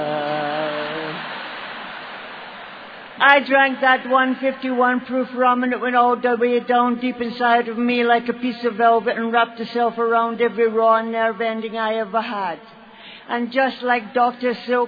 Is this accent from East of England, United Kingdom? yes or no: no; Glasgow, Scotland, United Kingdom; born there; I was born in Glasgow, Scotland, of Irish, English, and Scottish stock.